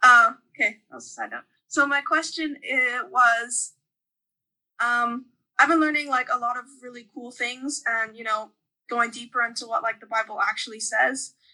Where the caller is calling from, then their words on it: Limerick, Munster, Ireland; Right now I'm calling from Limerick, Ireland, for the holidays.